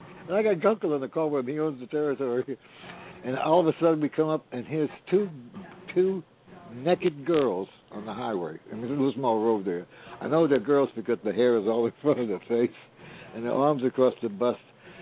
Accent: New York, United States; moved away; I was from New York. I come down to the South

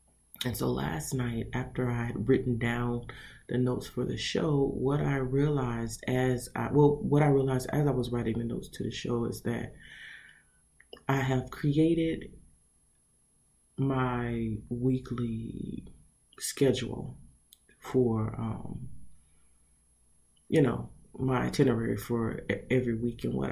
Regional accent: the South, United States; we're from the South. My granddaddy would say short.

